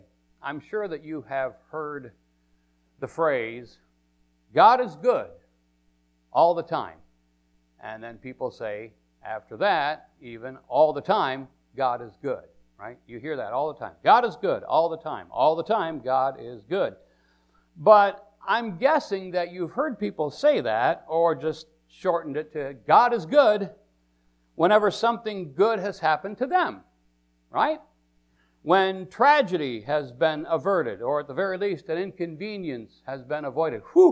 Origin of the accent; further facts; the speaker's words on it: Michigan, United States; when they found out I was from Michigan, well, that just made it even worse.